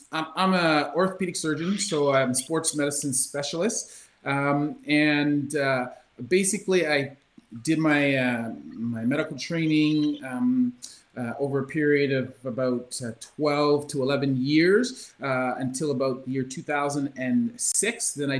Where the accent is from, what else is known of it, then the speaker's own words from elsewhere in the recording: Canada; So I'm a Canadian, a first-generation Canadian, but my parents are Jamaican heritage. Right. And when I grew up, we had nothing. My parents were factory workers.